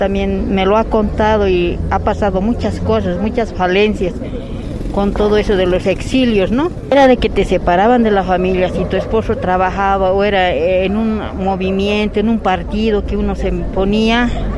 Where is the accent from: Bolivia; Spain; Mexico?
Bolivia; Nadie le gustaría vivir como madre, como hija, como boliviano, ¿no?